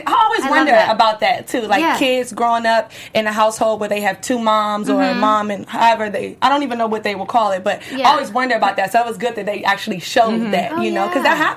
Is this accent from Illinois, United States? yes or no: yes; Chicago, Illinois, United States; Like, growing up in Chicago, that was the only people that they knew that wasn't broke, you know?